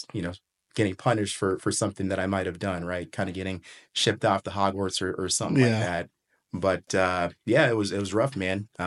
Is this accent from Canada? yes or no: no; Zimbabwe; So I grew up speaking in English. The secondary language is Shona.